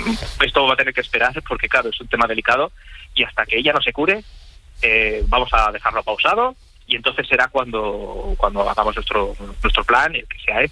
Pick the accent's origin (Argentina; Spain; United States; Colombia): Spain; Barcelona, Catalonia; Al fin y al cabo, nosotros hemos nacido y crecido en Barcelona. Bueno, en las cercanías de Barcelona.